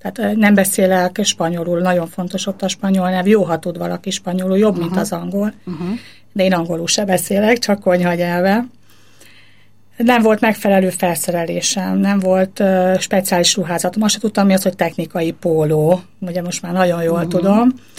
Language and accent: Hungarian; Borsod-Abaúj-Zemplén, Hungary; Vidéken nőttem fel, zempléni vagyok, egészen pontosan Tokaj hegyaljai. A szüleim nem voltak vallásosak, viszont a nagymamám igen